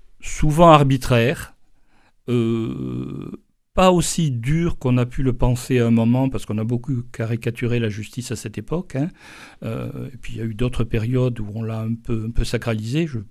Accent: Toulouse, Occitanie, France; je suis aussi un Toulousain passionné, puisque je suis membre des Toulousains de Toulouse.

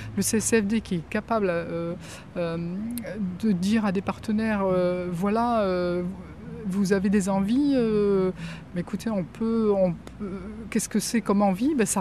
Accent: Occitanie, France; Moi, je suis du Lot, donc j'appartiens à la. Enfin, j'appartiens. Je suis de la délégation du Lot, à Figeac plus exactement.

